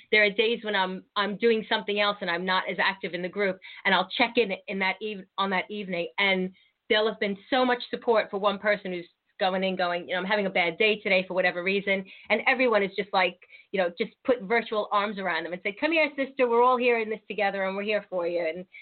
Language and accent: English; Long Island, New York, United States; moved away as an adult; now in England; I hail from Long Island, New York, and I spent 19 years of my life there, and I moved over here when I was just after I turned 20, I moved here